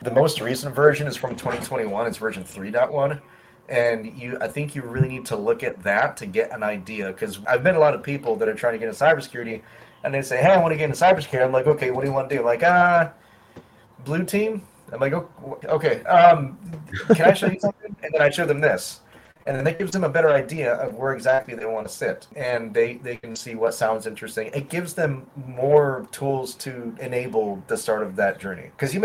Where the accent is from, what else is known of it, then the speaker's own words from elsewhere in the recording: Connecticut, United States; Connecticut.